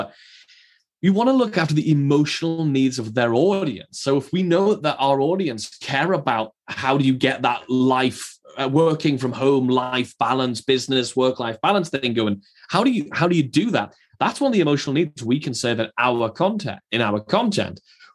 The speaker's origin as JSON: {"language": "English", "country": "United Kingdom", "said": "We're British, so it's a fab cup of tea."}